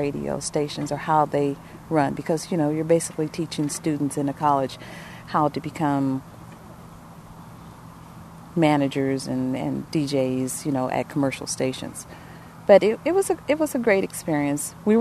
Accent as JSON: {"language": "English", "town": "Kansas City", "region": "Missouri", "country": "United States", "also_born_or_lived": "Jefferson City, United States", "said": "I come from Kansas City, so, and I left from Jefferson City, which was 36,000 people, to Atlanta, a place I've always wanted to move."}